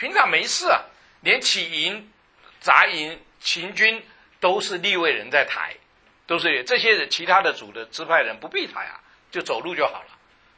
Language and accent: Chinese; China; 我们中国人比较懂这个，因为我们说满月了